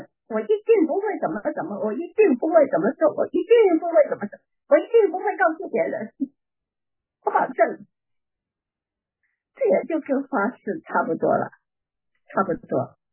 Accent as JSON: {"language": "Chinese", "country": "China", "said": "我们中国人还有一种叫做什么农历年啊西历啊"}